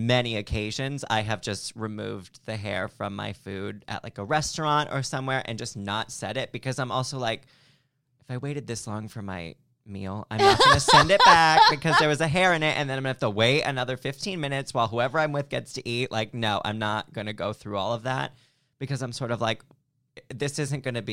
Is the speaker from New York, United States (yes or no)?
yes; New York City, New York, United States; Like, I don't know if it's being a New Yorker where normally I'm not a germaphobe, but there are certain things that are like subway clothes don't go on the bed